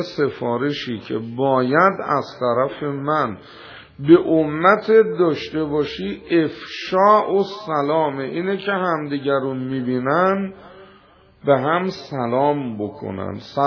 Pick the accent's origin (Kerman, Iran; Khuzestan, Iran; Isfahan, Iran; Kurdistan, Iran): Isfahan, Iran; گفت آقا اهل کجایی؟ گفتم اصفهان.